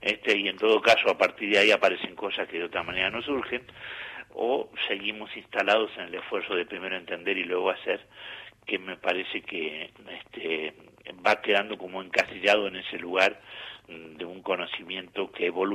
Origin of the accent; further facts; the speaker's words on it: Argentina; now in Spain; Yo siempre, desde el año 76 que vivo en España, y nunca dejé de sentir que soy doble, ¿no? Completamente, ¿no? No dejé de ser argentino, pero soy español